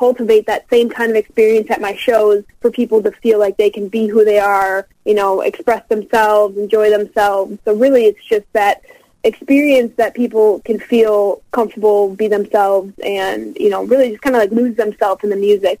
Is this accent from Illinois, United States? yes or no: yes; Chicago, Illinois, United States; So, you know, I take a lot of pride in the fact that I come from Chicago and I've gotten to kind of set my roots with some of those big names.